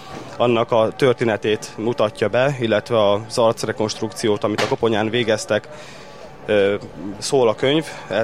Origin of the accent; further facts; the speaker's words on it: Bősárkány, Győr-Moson-Sopron, Hungary; lévén a Szent Lászlói lelkület a szülőfalumban, Bősárkányban is nagyon erős.